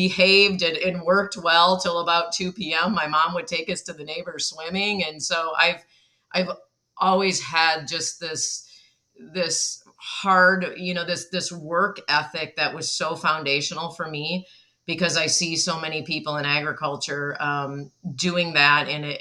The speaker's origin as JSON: {"language": "English", "region": "Michigan", "country": "United States", "tie": "born or raised there", "said": "Well, I grew up, and usually if you're from Michigan or you've been there, you have to use your hand to describe, which is a little bit hard on a podcast, but I grew up in the mitten."}